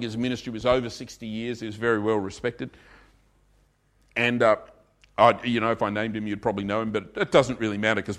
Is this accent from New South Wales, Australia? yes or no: yes; New South Wales, Australia; After all, I'm from New South Wales, you know, so...